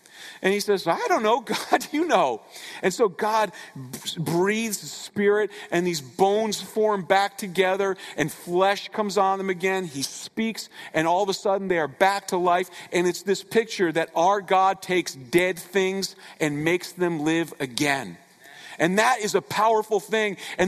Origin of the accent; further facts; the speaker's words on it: Florida, United States; also born or lived in Connecticut; As many of you guys know, I was born here in Connecticut, but at age 9, moved to South Florida.